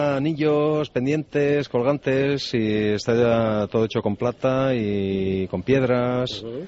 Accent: Basque Country, Spain; Al lado de Vitoria, al lado de Salvatierra.

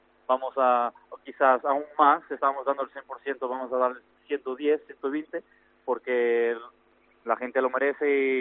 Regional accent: Lisbon, Portugal; Spanish is a second language; Yo soy justo de la capital, de Lisboa.

